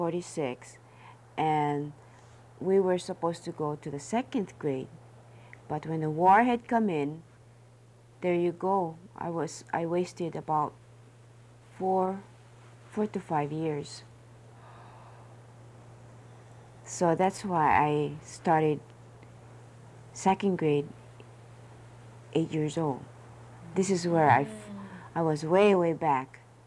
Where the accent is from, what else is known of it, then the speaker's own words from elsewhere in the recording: Philippines; English is a second language; Being a Filipino itself. Well, sometimes they tease you around and what kind of Filipino you are. You can't speak English